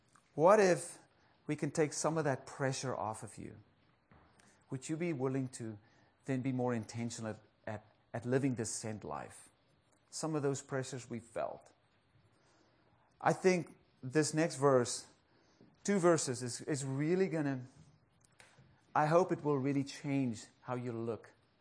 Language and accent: English; South Africa; now in United States; I'm South African. I was born there. I'm also now American citizen, so I'm African-American.